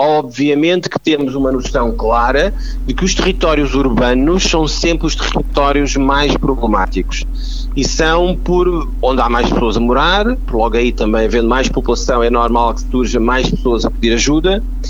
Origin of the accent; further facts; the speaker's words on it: Portugal; estamos cá todos enquanto portugueses